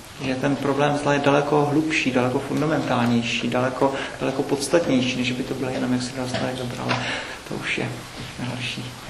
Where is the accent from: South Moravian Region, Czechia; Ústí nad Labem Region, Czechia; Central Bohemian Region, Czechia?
South Moravian Region, Czechia; Brno; born there; to, že jsem se narodil v Brně v roce 66